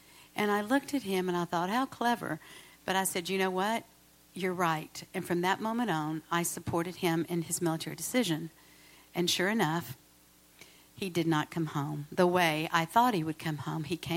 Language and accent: English; Atlanta, Georgia, United States; I'm from Atlanta.